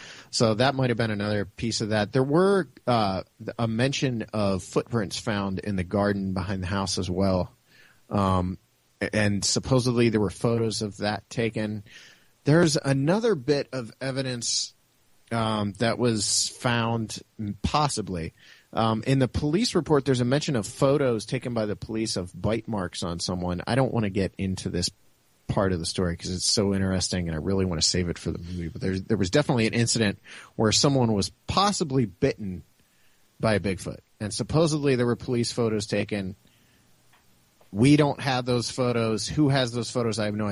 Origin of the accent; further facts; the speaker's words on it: Bolivar, Ohio, United States; I grew up in Bolivar, which is 15 minutes tops from Minerva.